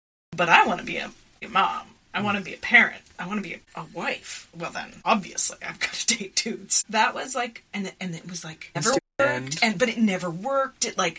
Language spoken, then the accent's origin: English; Montreal, Quebec, Canada; So I grew up in Montreal, Canada, in a family that was multicultural. So my father comes from the Caribbean. My mom is French-Canadian or Quebecois.